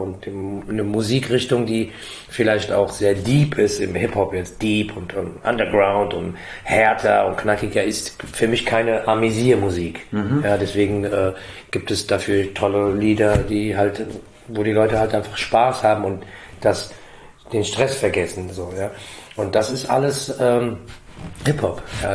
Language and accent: German; Frankfurt, Hesse, Germany; weil wir trotzdem Deutsche sind, ja, weil wir hier geboren sind und uns auch als Frankfurter sehen. Ich sehe mich absolut als Frankfurter und auch als Deutscher, ja. Aber ich habe ja Roots